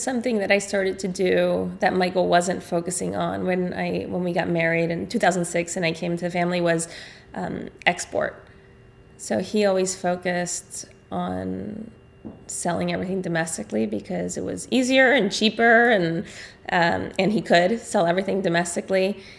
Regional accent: Buenos Aires, Argentina; But, you know, I grew up in Buenos Aires, which is, you know, a big city.

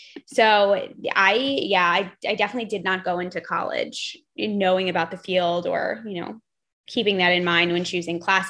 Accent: New Jersey, United States; I grew up in New Jersey, and I actually ended up going to Westchester University for undergrad

